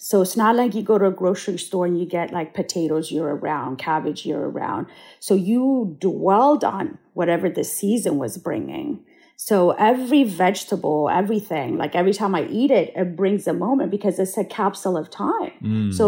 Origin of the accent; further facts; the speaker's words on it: Addis Ababa, Ethiopia; I was born and raised in Addis Ababa.